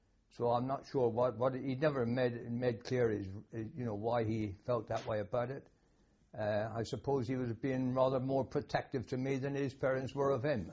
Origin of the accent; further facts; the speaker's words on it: Teignmouth, South West England, United Kingdom; also born or lived in Saltash; I was born in Tynmouth in South Devon.